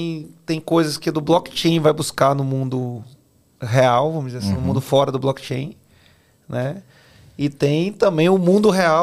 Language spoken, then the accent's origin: Portuguese; Bahia, Brazil; como bom baiano